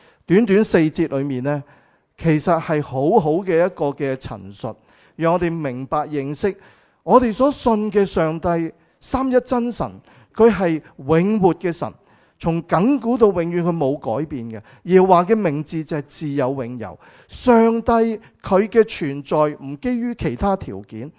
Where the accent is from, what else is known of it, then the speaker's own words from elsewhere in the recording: Hong Kong; 我哋香港人好講效率噶嘛